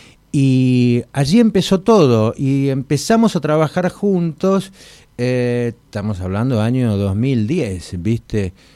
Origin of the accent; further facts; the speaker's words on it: Mar del Plata, Buenos Aires Province, Argentina; born there; Sí, yo nací en Mar del Plata.